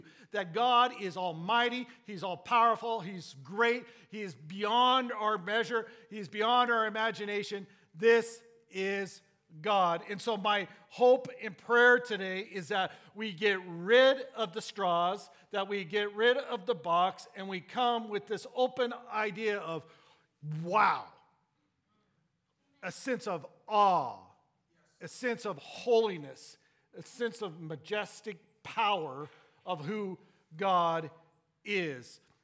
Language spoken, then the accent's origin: English; Roy, Utah, United States; I grew up in Roy. I went to Roy High